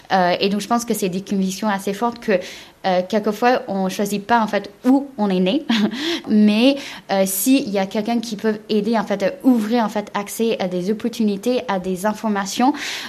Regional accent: United States; also born or lived in China; Je suis née en Chine et je grandis aux États-Unis

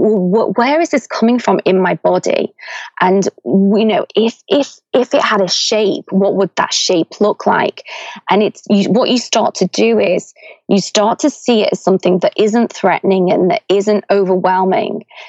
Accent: Liverpool, North West England, United Kingdom; You know, I'm from Liverpool, and where I grew up, I don't think I'd even heard of meditation.

